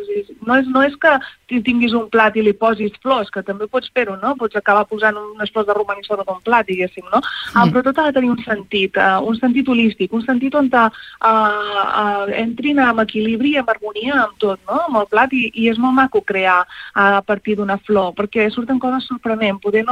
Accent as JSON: {"language": "Catalan", "town": "Palau-sator", "region": "Catalonia", "country": "Spain", "also_born_or_lived": "Palafrugell", "lives_now": "Pals, Spain", "said": "soc filla de Palau Sator, jo, tot i que vaig néixer a Palafrugell, ara estic visquent a Pals i també, doncs, fins ara també tenia el restaurant a Regencós, vull dir que soc d'aquí del Rovell, d'aquí de l'Empordà"}